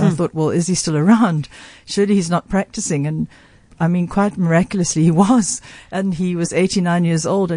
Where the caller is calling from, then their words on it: South Africa; When I said, I'm phoning from South Africa